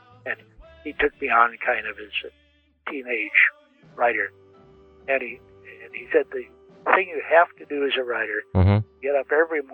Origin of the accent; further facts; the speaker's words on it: Pasadena, California, United States; now in Santa Barbara, United States; I was born in the Far East, which, wait a minute, and I'd say Pasadena, which is true.